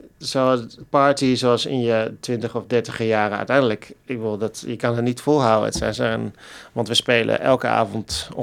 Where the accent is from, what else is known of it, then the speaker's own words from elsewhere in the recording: Netherlands; moved away as an adult; als echte Hollander... zou ik natuurlijk eigenlijk met de fiets moeten gaan. Cello op mijn rug, zoals ik dat in Nederland ook deed.